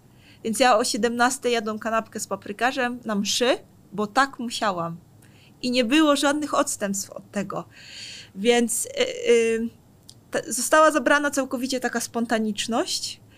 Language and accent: Polish; Warmian-Masurian Voivodeship, Poland; No ja pochodzę z Mazur, gdzie w moim miasteczku są 2 jeziora